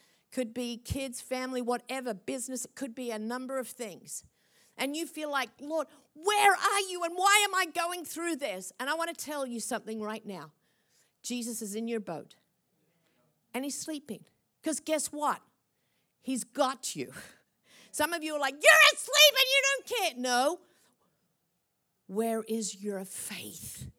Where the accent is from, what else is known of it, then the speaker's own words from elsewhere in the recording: Sydney, New South Wales, Australia; I grew up in Sydney.